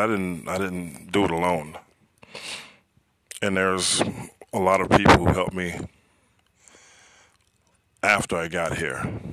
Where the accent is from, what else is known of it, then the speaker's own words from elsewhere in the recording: Miami, Florida, United States; And what was comfortable and familiar to me at that time was being back in my hometown of Miami, leaving everything and everyone I had known.